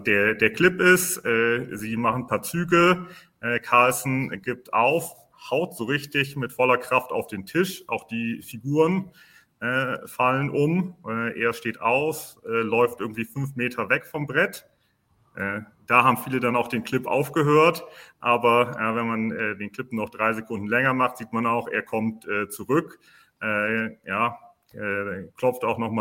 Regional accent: Delmenhorst, Lower Saxony, Germany; Ich komme ja auch aus Delmenhorst, das ist ja auch Landesschachverband in Bremen dann.

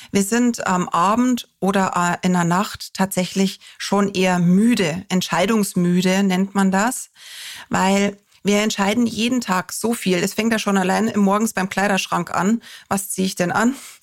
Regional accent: Bavaria, Germany; ich komme aus Bayern, bei uns ist das Volksfest und die Wiesen und was weiß ich was im Vordergrund

